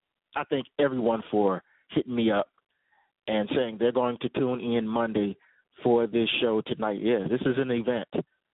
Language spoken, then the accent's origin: English; Chicago, Illinois, United States; man, my hometown, Chi-Town, and my fam … will finally be here.